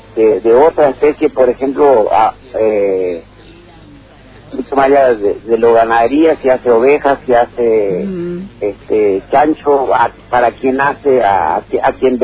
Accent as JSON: {"language": "Spanish", "region": "Misiones", "country": "Argentina", "said": "vos que sos como nosotros, del Alto Uruguay misionero"}